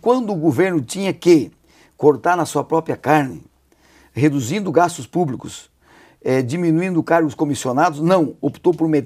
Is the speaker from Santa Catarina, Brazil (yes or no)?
yes; Joinville, Santa Catarina, Brazil; Eu sou de Joinville, sou da região norte de Santa Catarina, felizmente, e nós estamos numa cidade, numa região que mais cresce do Brasil